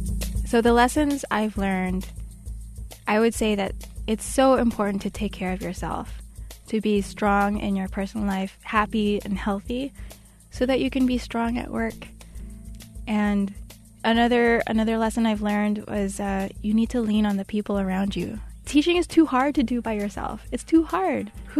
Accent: Philippines; now in United States; I'm Filipino. I'm Filipino-American, and here I am, like a person of color, teaching the colonial powers language to other students of color.

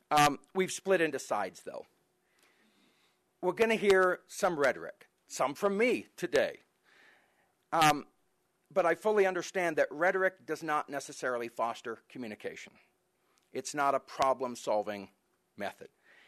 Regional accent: California, United States; moved away as an adult; I come from the San Francisco Bay Area, and I came out here to go to school back in 1988

